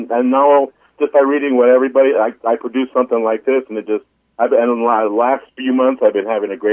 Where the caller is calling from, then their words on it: Albuquerque, New Mexico, United States; Yeah, well, I'm calling from Albuquerque.